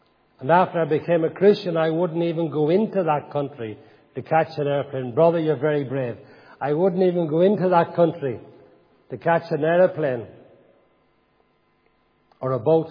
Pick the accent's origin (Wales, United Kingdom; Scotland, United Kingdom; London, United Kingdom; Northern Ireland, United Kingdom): Northern Ireland, United Kingdom; Dungannon; also born or lived in Belfast; I was brought up in Dungannon, the place called Old Engine. I went to Eton Dock School. My father moved the family to Belfast.